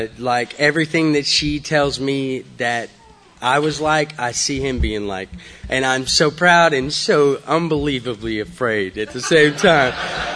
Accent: Brenham, Texas, United States; also born or lived in Austin / Somerville; I was born in Austin. We immediately moved to Somerville, Texas. I don't know if any of y'all know anything about that, but it's pretty small.

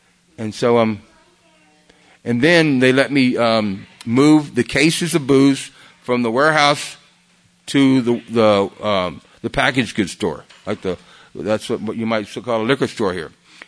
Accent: Okinawa, Japan; now in United States; I was raised in the Orient. I was raised in Okinawa in Japan. And I come back to the States in the 60s

